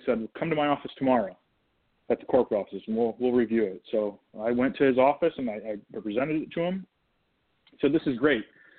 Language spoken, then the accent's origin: English; Michigan, United States; you know, I'm Michigan is my home. I mean, that's my home state. I love the state.